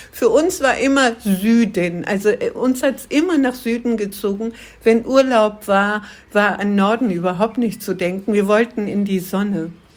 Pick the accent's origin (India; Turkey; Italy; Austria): Turkey; German is a second language; now in Germany; Also ich stamme ursprünglich aus der Türkei, bin kurdischer Abstammung. Meine Eltern sind 1973 nach Deutschland als Gastarbeiterin, meine Mutter, Gastarbeiter, mein Vater, nach Deutschland